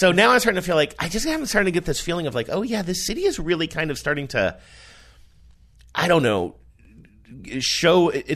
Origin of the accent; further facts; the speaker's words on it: Midwest, United States; also born or lived in New Hampshire; You know, I'm from the Midwest and spent a lot of time in New Hampshire.